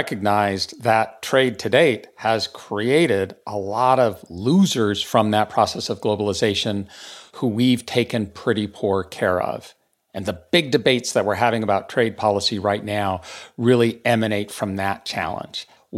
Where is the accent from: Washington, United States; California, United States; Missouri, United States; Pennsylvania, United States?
California, United States; Fresno; So think of my hometown where I grew up, Fresno, bills itself as the raisin capital of the world.